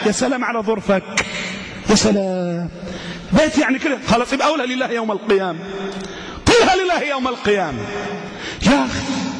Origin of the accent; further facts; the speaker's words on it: Egypt; مثال ثالث عندنا في مصر بالذات والعراق والشام